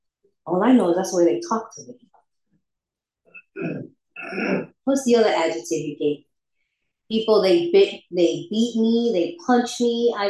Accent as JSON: {"language": "English", "region": "New York", "country": "United States", "tie": "born or raised there", "also_born_or_lived": "Puerto Rico", "said": "I'm Puerto Rican from New York. I grew up half the year in Puerto Rico and half the year in the island of New York."}